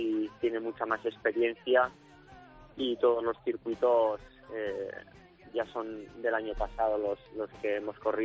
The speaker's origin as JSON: {"language": "Spanish", "town": "Falces", "region": "Navarre", "country": "Spain", "said": "Sí, pues me llevé el pañuelo de falces porque la verdad es que mi pueblo me quiere un montón y me siguen durante todas las carreras"}